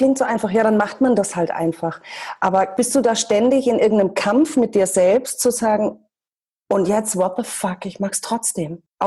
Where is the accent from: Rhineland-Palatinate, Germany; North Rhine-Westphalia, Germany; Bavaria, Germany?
Bavaria, Germany; Schweinfurt; aus meiner Heimatstadt Schweinfurt.